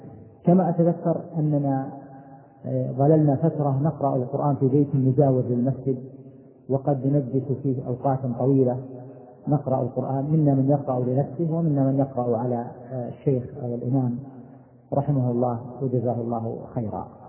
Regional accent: Buraydah, Al-Qassim, Saudi Arabia; born there; عام 1375 تقريبا للهجرة، وكان ميلادي في إحدى ضواحي مدينة بريدة من منطقة القصيم.

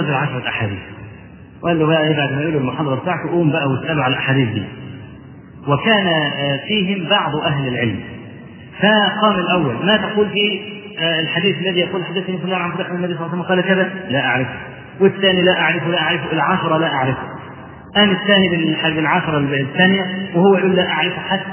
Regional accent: Egypt; عندنا في مصر

